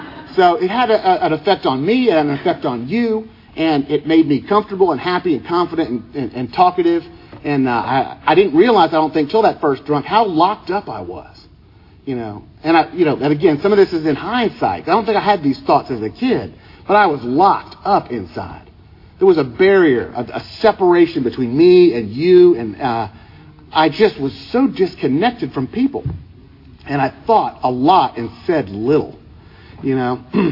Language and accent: English; Tampa, Florida, United States; you know, I grew up in Tampa